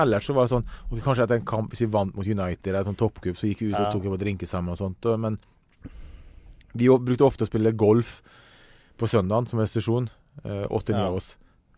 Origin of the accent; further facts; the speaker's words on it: Ålesund, Møre og Romsdal, Norway; Jeg kommer fra Hestad i Ålesund. Altså, pitti liten.